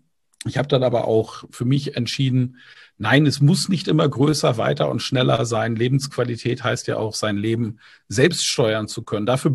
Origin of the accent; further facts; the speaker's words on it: Bamberg, Bavaria, Germany; moderiere seit 16 Jahren ein Volksfest in meiner Heimatstadt Bamberg